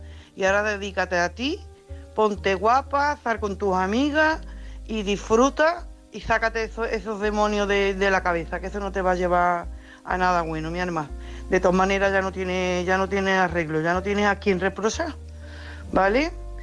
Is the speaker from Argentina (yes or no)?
no; Coria del Río, Andalusia, Spain; de Coria del Río.